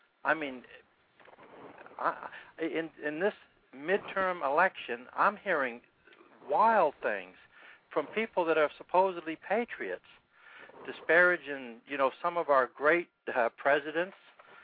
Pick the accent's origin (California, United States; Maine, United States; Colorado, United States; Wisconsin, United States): Maine, United States; Well, I'm from Maine, and I was in Chicago